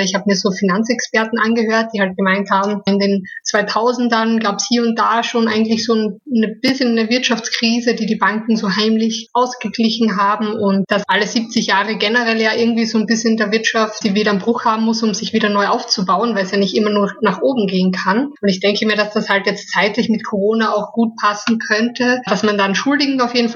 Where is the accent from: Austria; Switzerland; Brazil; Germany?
Austria; Styria; Ich hoffe, dass ich noch in meine Heimat kann, in die Steiermark.